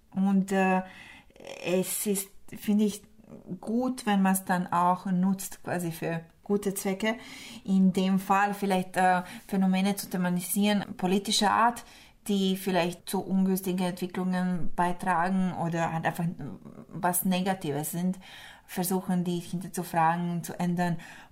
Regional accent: Split, Split-Dalmatia County, Croatia; German is a second language; now in Vienna, Austria; Split ist immer noch meine Heimat, Kroatien ist meine Heimat.

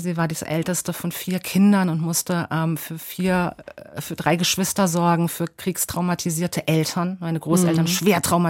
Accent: Germany; born there; meine Familie hat einen Migrationshintergrund. Ich bin die erste Generation, die in Deutschland geboren wurde.

